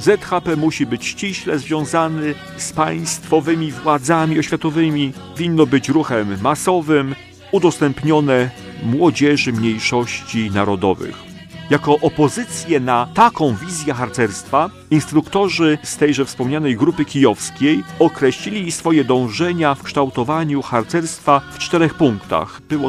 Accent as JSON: {"language": "Polish", "town": "Błaszki", "region": "Łódź Voivodeship", "country": "Poland", "tie": "born or raised there", "said": "moim rodzinnym miasteczkiem są Błaszki"}